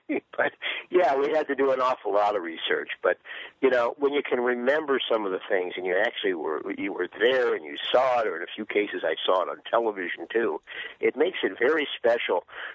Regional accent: St. Louis, Missouri, United States; You know, I'm originally from St. Louis. And, of course, I grew up with Harry Carey.

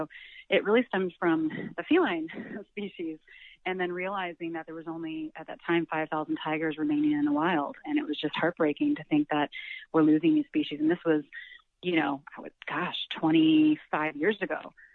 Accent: Chicago, Illinois, United States; Yeah, I grew up in Chicago, a single mom, and she raised me pretty much, I would say, by herself with a little bit of help with my grandparents

